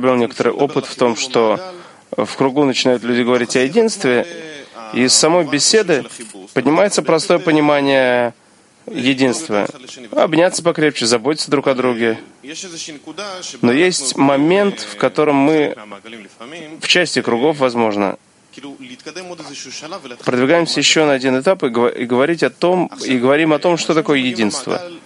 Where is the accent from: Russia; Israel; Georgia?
Israel; Jerusalem, Jerusalem District; Мы из Иерусалима, нас, наверное, давно не слышали.